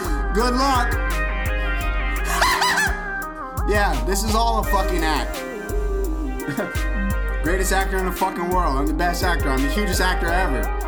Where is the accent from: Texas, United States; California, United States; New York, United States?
Texas, United States; Houston; also born or lived in Louisiana; I was born in Louisiana, but I come from Houston, Texas. Like, that's my story.